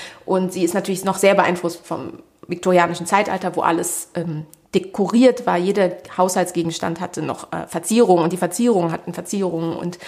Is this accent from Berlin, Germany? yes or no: yes; Berlin, Germany; also born or lived in Sofia; Ich bin in Berlin aufgewachsen und bin in Sofia geboren und habe armenische Wurzeln.